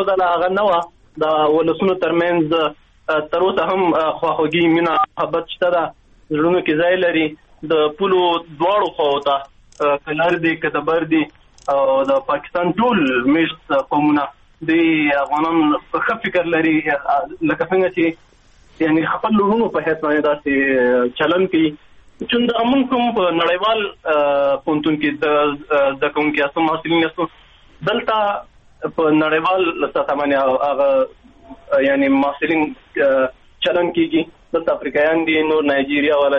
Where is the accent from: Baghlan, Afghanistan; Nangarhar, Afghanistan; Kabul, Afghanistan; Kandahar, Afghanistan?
Nangarhar, Afghanistan; نګرهار څخه ما د شنوار ورسوالۍ د اغیز نه راغلم.